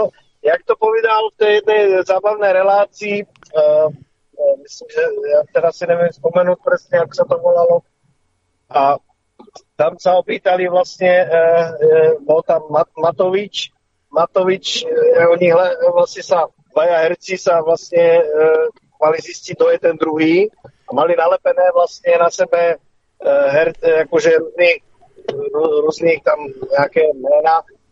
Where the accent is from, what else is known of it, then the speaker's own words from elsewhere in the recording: Slovakia; jelikož jsem Slovák, tak to občas jedu na Slovensku